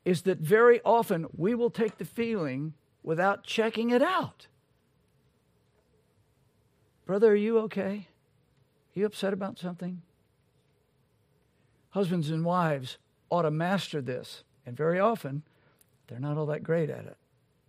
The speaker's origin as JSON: {"language": "English", "country": "United States", "tie": "born or raised there", "said": "I grew up in America."}